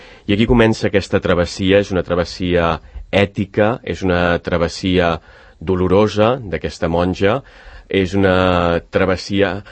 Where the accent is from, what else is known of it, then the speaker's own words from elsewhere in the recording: Catalonia, Spain; els dos som de la Plana